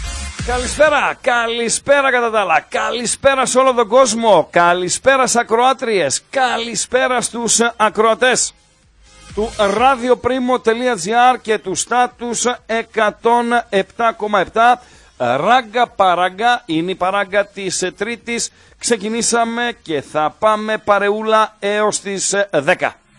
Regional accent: Eptalofos, Greece; Επτάλοφος, από εκεί που εκεί μεγαλώσαμε, στην Επτάλοφο.

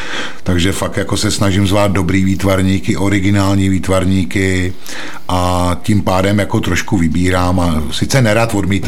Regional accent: Nymburk, Central Bohemian Region, Czechia; abych tam utíkal jako jenom tak, že bych to dělal ve svém rodném městě Nymburce, to prostě ne

